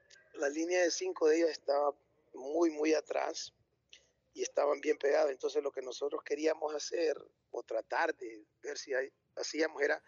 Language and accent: Spanish; El Salvador; como todo salvadoreño, pienso yo